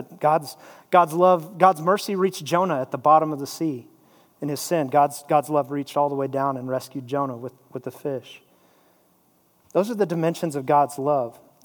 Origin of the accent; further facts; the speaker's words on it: Lubbock, Texas, United States; Sonny and I have a very important thing in common, a very special bond. We are both from Lubbock, Texas.